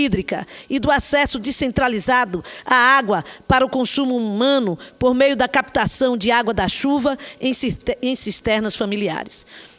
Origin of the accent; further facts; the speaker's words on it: Northeast Region, Brazil; como nordestina e senadora, tenho acompanhado de perto os debates